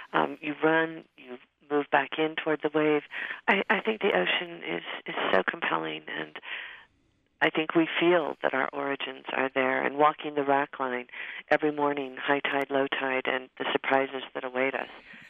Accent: Riverside, California, United States; born there; Yes, I was born in Riverside, California, and my father was in the service in the Air Force, and my mother would take me to the beach almost every day

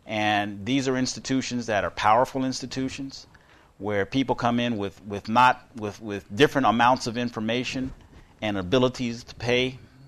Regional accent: the South, United States; Where in the South, and I'm from the South, blacks weren't even allowed into some hospitals.

